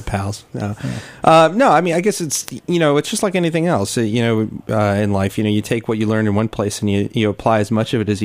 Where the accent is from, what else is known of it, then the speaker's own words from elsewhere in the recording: Naperville, Illinois, United States; also born or lived in New Jersey; I swear to God, I grew up in Naperville before my family moved to New Jersey.